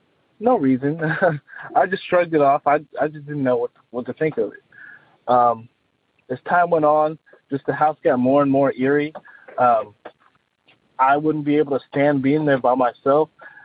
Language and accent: English; Austin, Texas, United States; I'm from Austin, Texas, and I've been having experiences with the paranormal for, I'm about to be 21, for about 21 years of my life.